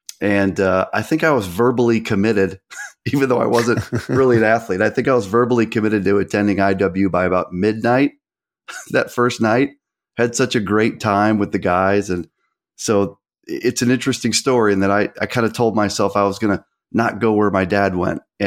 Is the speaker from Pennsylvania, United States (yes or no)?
no; Chicago, Illinois, United States; Yeah, and it really goes back to I grew up in Chicago, but he grew up in Southern Illinois, a little town called Pinckneyville